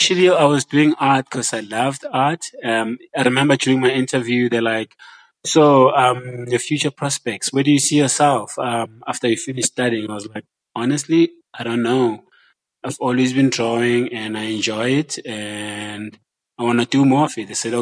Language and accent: English; Johannesburg, Gauteng, South Africa; Because I grew up in Joburg.